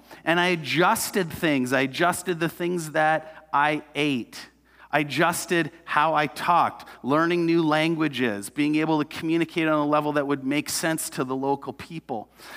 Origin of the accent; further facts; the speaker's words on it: Canada; even though I'm a Canadian